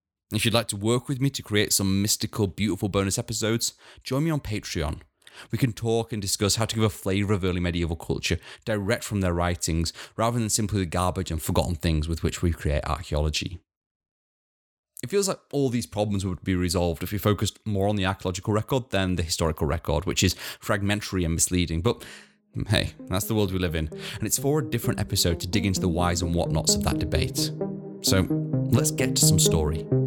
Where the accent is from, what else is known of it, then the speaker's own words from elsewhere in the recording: Yorkshire and the Humber, United Kingdom; where I grew up in West Yorkshire, this history feels extremely relevant to modern cultural identities.